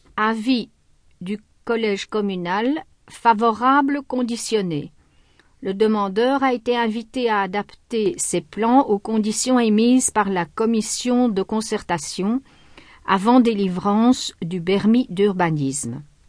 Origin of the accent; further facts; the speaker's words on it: Ostend, Flanders, Belgium; now in Brussels, Belgium; J'ai 77 ans, je suis originaire d'Ostende. Je me suis mariée à Bruxelles.